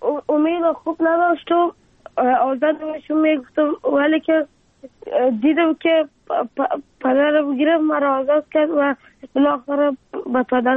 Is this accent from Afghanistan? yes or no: yes; Afghanistan; افغانستان و وطن خودم را بسازم